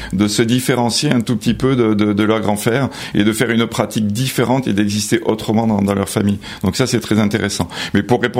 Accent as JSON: {"language": "French", "town": "Toulouse", "region": "Occitanie", "country": "France", "said": "Alors moi je suis toulousain"}